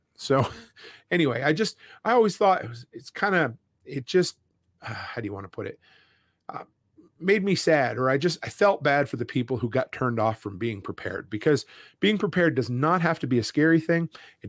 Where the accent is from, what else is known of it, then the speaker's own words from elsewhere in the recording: Nova Scotia, Canada; where I grew up in Nova Scotia